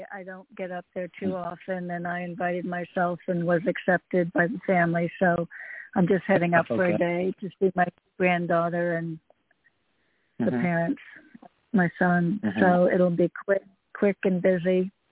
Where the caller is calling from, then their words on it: Connecticut, United States; I'm calling from Connecticut.